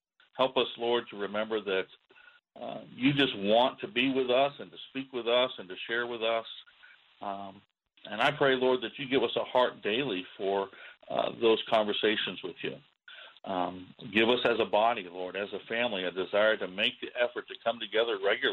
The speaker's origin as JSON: {"language": "English", "town": "Seattle", "region": "Washington", "country": "United States", "tie": "born or raised there", "also_born_or_lived": "Europe", "said": "and yet I'm from the coast. I grew up in Seattle and have worked around Europe and such"}